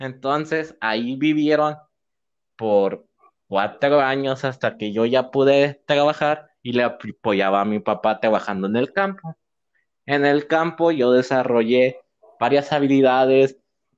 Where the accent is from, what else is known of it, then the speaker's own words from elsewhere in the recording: Ciudad Obregón, Sonora, Mexico; born there; nací en Ciudad Obregón, Sonora, en la misma ciudad